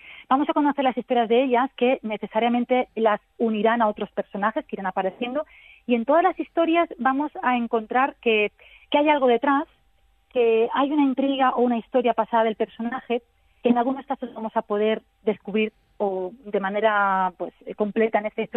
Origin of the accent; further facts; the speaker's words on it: Alicante, Valencian Community, Spain; born there; Alicante es un protagonista indiscutible, es una ciudad que yo he nacido aquí, yo soy alicantina, yo amo mi ciudad